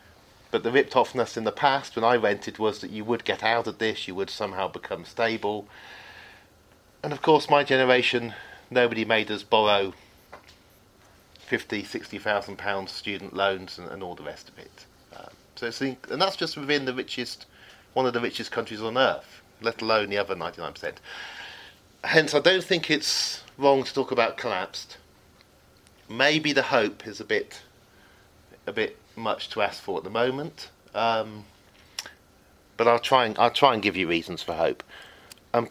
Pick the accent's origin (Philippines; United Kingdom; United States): United Kingdom; Oxford, South East England; because I grew up in Oxford, I thought I'd pick on Oxford University